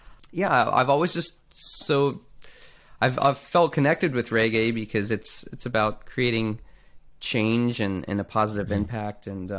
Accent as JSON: {"language": "English", "town": "Jupiter", "region": "Florida", "country": "United States", "tie": "born or raised there", "said": "And yeah, definitely growing up in Jupiter was a huge part of that too, because, you know, Jupiter's this local beach town"}